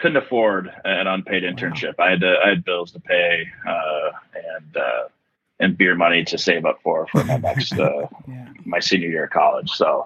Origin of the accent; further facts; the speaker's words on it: Alexandria, Minnesota, United States; And I knew of Geneva Capital and from growing up in Alexandria, because that's where Geneva's based out of.